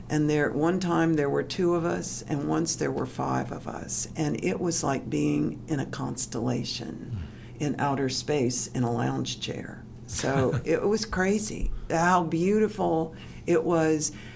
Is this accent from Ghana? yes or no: no; Tennessee, United States; And I grew up in East Tennessee. We had a cabin for 65 years in the Smokies, so I know people up there.